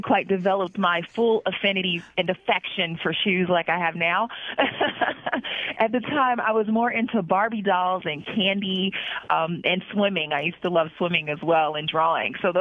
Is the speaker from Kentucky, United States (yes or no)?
no; Illinois, United States; I'm an only child. As you stated before, I grew up in South Suburban Chicago.